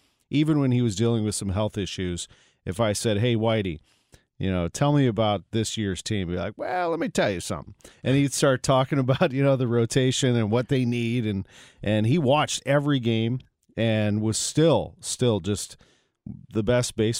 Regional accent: St. Louis, Missouri, United States; when I grew up in St. Louis, I was born in 1975

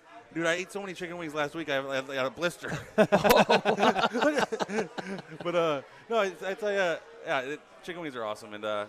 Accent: California, United States; people automatically think I'm a New Yorker. But I'm California.

